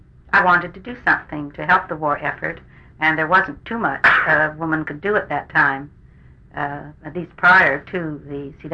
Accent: London, United Kingdom; born there; I was born in London, England, in 1918, January 1918.

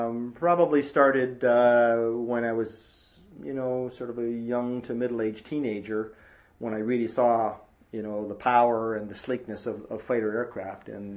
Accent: Hamilton, Ontario, Canada; born there; Yep, I was born in Hamilton, Ontario, on the 28th of November, 1952.

